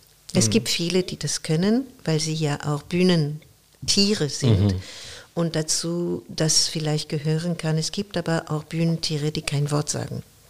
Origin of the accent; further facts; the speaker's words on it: Paris, Île-de-France, France; German is a second language; moved away as an adult; also born or lived in United States; now in Hamburg, Germany; Ich bin aber in Paris aufgewachsen, beziehungsweise in der Vorstadt, in der Südvorstadt, und bin mit 22 Jahren nach Deutschland gezogen, nach Hamburg.